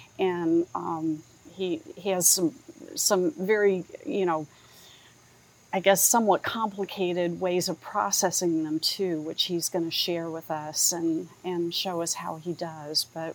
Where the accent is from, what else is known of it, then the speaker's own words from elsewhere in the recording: Illinois, United States; I grew up in Southern Illinois, which a lot of people think, oh, you know, farmland, but it's very different from the northern part of the state.